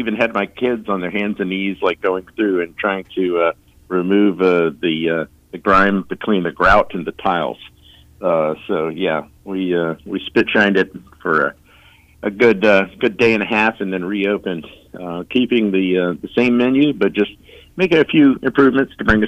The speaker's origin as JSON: {"language": "English", "town": "Lynchburg", "region": "Virginia", "country": "United States", "tie": "born or raised there", "said": "I was born and raised in Lynchburg."}